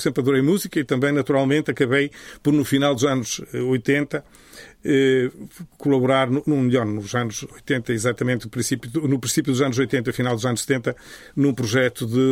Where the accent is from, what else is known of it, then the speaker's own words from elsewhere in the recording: Castro Laboreiro, Norte, Portugal; Nasci em Castro Loureiro no final do ano de 1959. A minha terra natal caracterizava-se por um extraordinário espírito comunitário de entreajuda, com regras sociais muito rígidas decorrentes do isolamento em que se vivia na altura. Tínhamos um dialeto próprio